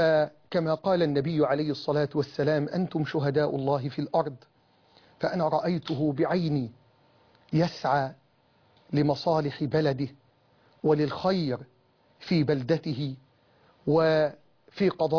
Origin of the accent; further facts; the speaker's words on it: Sitamoni, Dakahlia, Egypt; ففقدت بلدتي الستاموني محافظة الدقهلية هذا الرجل